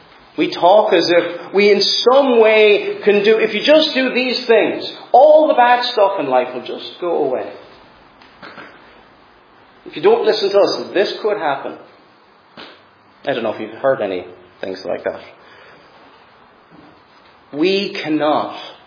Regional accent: Cork, Munster, Ireland; I'm from Cork originally

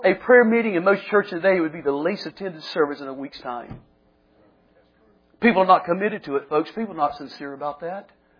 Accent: Florence, South Carolina, United States; I can remember growing up in Florence, South Carolina, attending the church I went to.

